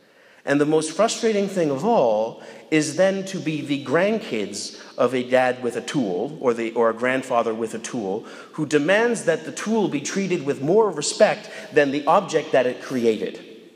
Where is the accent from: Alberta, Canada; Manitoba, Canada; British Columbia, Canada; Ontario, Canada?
Manitoba, Canada; when I was growing up in Manitoba.